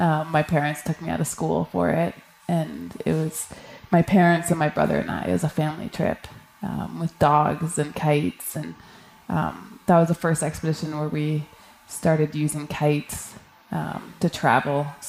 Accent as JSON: {"language": "English", "region": "Nunavut", "country": "Canada", "tie": "born or raised there", "said": "So I grew up on Baffin Island, which is just west of Greenland in the Canadian Arctic. And you pretty much walk out the back door and it's the frozen ocean."}